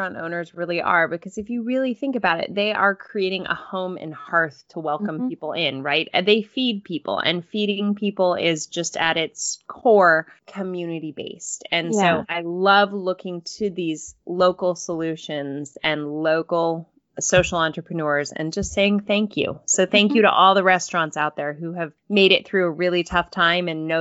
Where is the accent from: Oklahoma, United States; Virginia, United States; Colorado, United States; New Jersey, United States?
Colorado, United States; As some of you know, I grew up in Colorado. So whenever I see Colorado on our feed here, I get pretty excited. I'm a little Colorado Rockies girl.